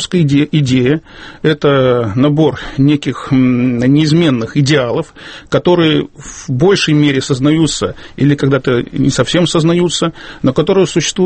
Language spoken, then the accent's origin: Russian; Belarus; Я, скажем, белорус